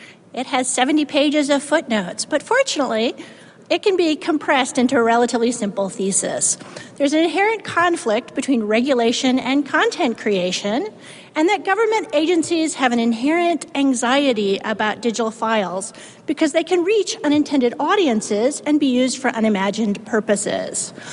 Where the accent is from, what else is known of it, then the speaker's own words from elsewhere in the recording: California, United States; And besides, I'm from California. When I think safety, I don't think mountain lion.